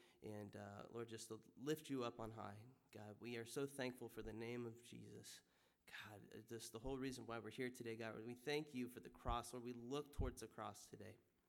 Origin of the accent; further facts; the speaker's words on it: Trenton, Missouri, United States; I'm originally from Trenton, Missouri, and so not too far from here. I grew up there.